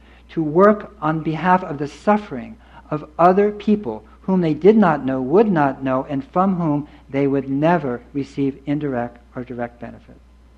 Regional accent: Berkeley, California, United States; because I grew up in Berkeley

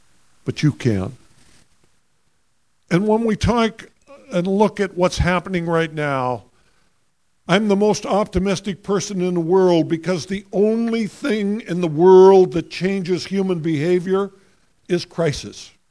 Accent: Montana, United States; But remember, I came from Montana.

